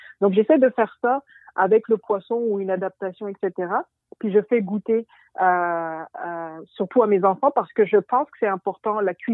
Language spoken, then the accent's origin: French; France; now in Prince Edward Island, Canada; malgré le fait que je suis née et j'ai grandi en France, j'ai toujours eu la petite Afrique à la maison parce que ma mère du Sénégal et mon père de la Guinée-Bissau ont toujours su faire vivre la tradition et puis l'esprit africain à la maison.